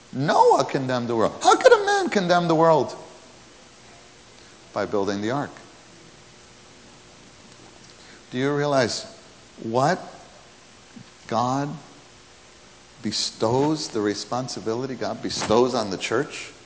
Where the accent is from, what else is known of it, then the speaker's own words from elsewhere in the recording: New York City, New York, United States; I grew up in New York City, and I came to the church life when I was 14.